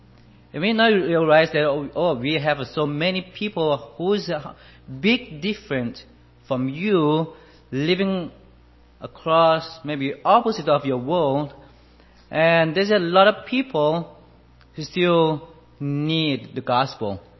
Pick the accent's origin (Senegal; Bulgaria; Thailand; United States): Thailand; English is a second language; I'm from Thailand, and like what the Pastor Lloyd said … my wife is Esther. And my English is not the first language, or maybe it's not the second. I'll be the third language that is speaking